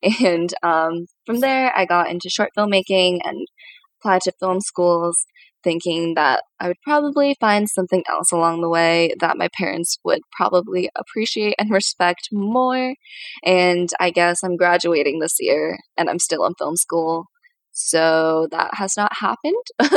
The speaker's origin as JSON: {"language": "English", "region": "Connecticut", "country": "United States", "tie": "born or raised there", "said": "I grew up in Connecticut, like I mentioned, which is really synonymous a lot of times with trees and white people"}